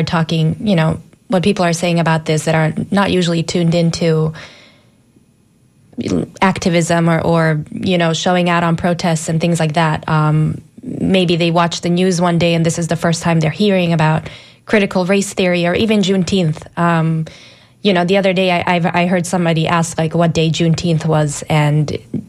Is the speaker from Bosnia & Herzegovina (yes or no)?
yes; Bosnia & Herzegovina; I'm Bosnian, so that's how it's pronounced. There's a little accent on the C. And I'm, like I said, I'm from Bosnia.